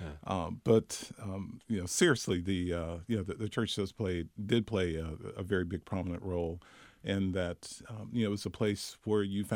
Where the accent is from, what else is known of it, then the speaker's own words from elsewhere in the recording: Swannanoa, North Carolina, United States; Growing up in Swannanoa was a wonderful thing. I realized that the people there in the community really looked after each other.